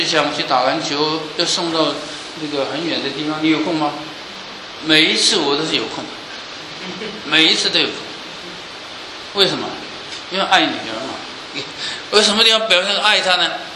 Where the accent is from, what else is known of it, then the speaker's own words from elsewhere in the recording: China; 他是犹太人，我是中国人